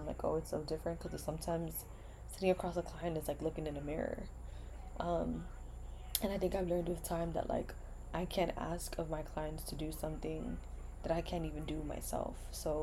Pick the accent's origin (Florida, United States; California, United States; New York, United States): New York, United States; New York City; a lot of us growing up in New York City, like I remember learning about sex education in sixth grade